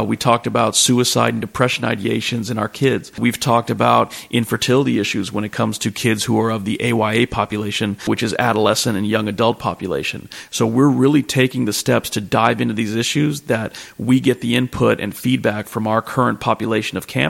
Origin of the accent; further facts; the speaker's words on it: San Diego, California, United States; Yeah. So I'm a San Diego native. I grew up in Mira Mesa.